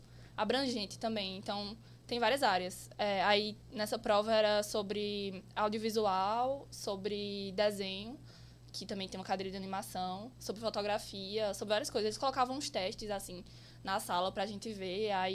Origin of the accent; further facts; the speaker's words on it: Campina Grande, Paraíba, Brazil; Eu sou de Campina mesmo, Campina Grande. É, nasci lá e moro lá até hoje.